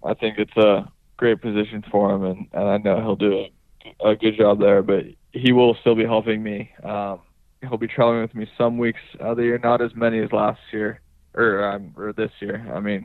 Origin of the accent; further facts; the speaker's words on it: California, United States; Yeah, I mean, I growing up in California, haven't played too much on clay.